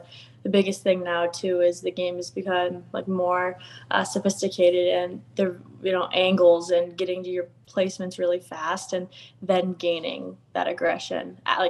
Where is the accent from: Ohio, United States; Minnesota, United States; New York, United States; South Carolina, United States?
Minnesota, United States; Lakeville; they ask you where you're from and you're like, oh, I'm from Lakeville, Minnesota.